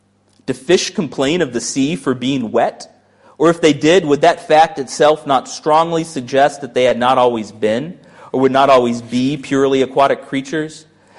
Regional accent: Florida, United States; I grew up in Florida, where it's a lot hotter, and you'd go to the beach.

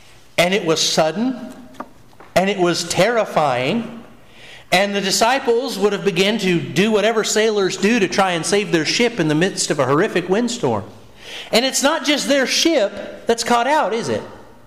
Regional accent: United States; So I grew up around Dale Hollow Lake, so I knew this.

